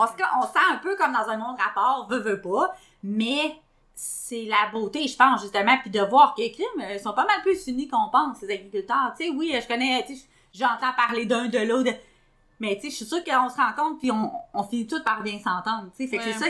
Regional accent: Baie-Comeau, Quebec, Canada; je viens de Bécomo, là. Fait que j'aimerais ça, des fois, retourner dans mon patelin

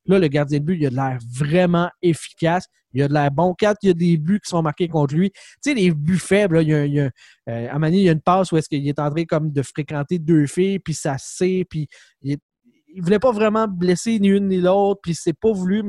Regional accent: Alma, Quebec, Canada; moi, je viens du Lac-Saint-Jean, fait que c'est correct.

